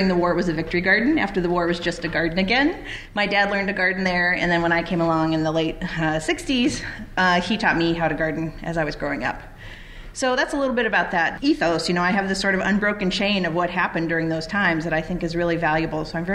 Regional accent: Oregon, United States; born or raised there; moved away

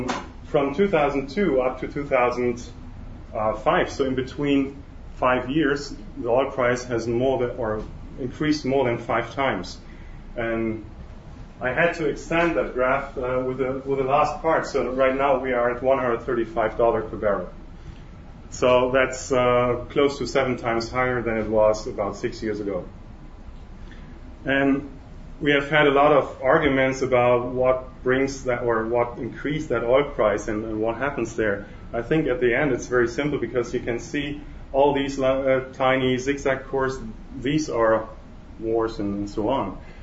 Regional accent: Germany; moved away as an adult; now in Austria; I'm a German. I grew up in Germany. The last 12 years I've lived in Austria.

